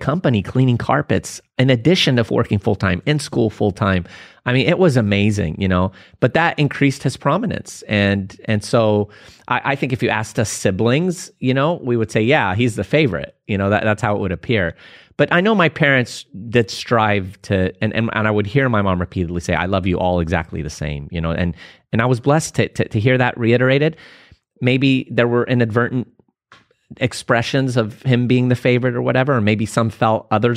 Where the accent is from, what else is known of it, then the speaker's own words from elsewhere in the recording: Lebanon; we moved here from Lebanon, and my parents didn't speak the language. They didn't know the culture.